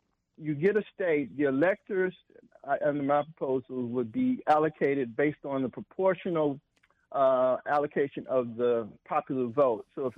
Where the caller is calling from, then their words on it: District of Columbia, United States; Good evening. … from Southeast.